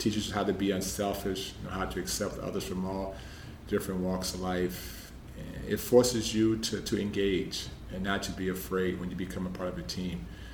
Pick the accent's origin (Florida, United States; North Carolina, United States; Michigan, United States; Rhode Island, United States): Michigan, United States; Flint; I grew up in Flint, Michigan, and, you know, I had a wonderful family, and I was very fortunate as a young man growing up in a tough inner-city environment